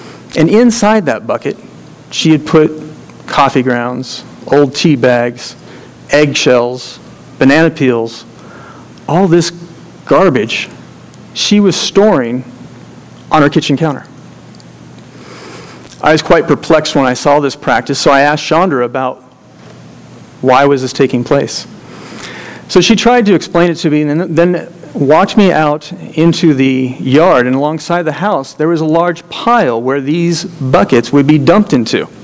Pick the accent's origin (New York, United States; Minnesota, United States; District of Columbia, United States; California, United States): California, United States; San Luis Obispo; I'm from California. A number of you are already worried. So I come from a small town called San Luis Obispo, California. It's on the central coast. Population when I was there was 48,000.